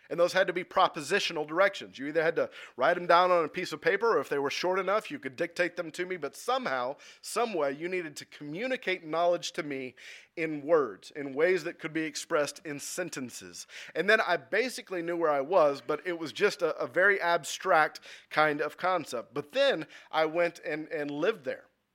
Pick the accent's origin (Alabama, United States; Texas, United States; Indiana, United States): Texas, United States; Katy; also born or lived in San Marcos, United States; The same thing happens here in my hometown. I've lived in Katy my entire life, except for the time that I went to San Marcos for a short period of time.